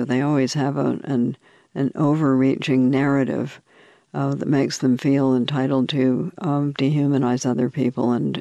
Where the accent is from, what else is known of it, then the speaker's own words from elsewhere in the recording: Canada; As a Canadian, I was simply going back to my roots, which were among those New England Puritan ancestors.